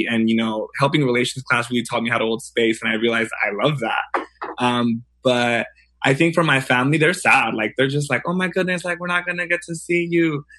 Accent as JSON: {"language": "English", "town": "San Diego", "region": "California", "country": "United States", "said": "I'm a fifth year. I'm from San Diego."}